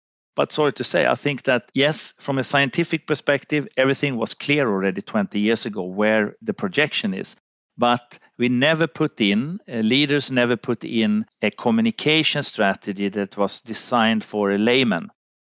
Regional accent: Finland; English is a second language; moved away; also born or lived in Sweden; I'm from Finland, lived a long period also in Sweden, and I'm kind of brought up in the 70s and the 80s.

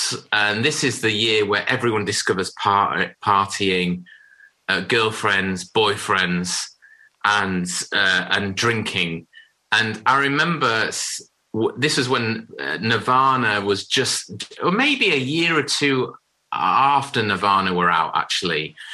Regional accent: Harrogate, Yorkshire and the Humber, United Kingdom; I grew up in Harrogate in Yorkshire. I went to St. Peter's originally

